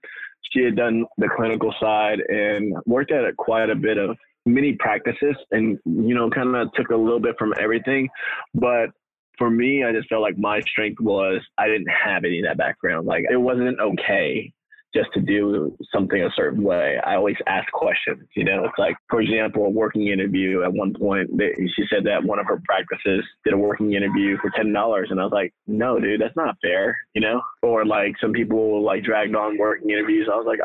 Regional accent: Houston, Texas, United States; I am from Houston, Texas. Nice, born man. And raised.

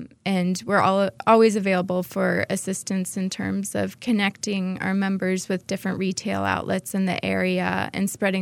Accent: Greensboro, North Carolina, United States; Greensboro.

